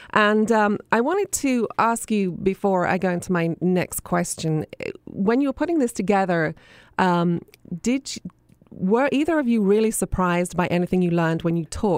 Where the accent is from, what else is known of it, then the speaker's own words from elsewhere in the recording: England, United Kingdom; when I was a kid, and obviously I grew up in England